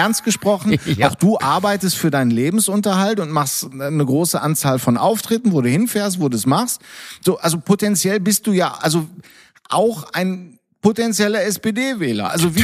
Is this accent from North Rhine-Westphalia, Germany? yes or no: yes; Essen, North Rhine-Westphalia, Germany; im Ruhrpott in Essen, wo ich groß geworden bin, wo es die ganzen Zechensiedlungen gab.